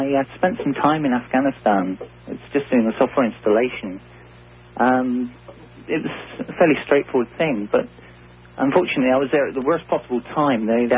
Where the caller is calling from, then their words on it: South East England, United Kingdom; Well, I'm just outside London in England.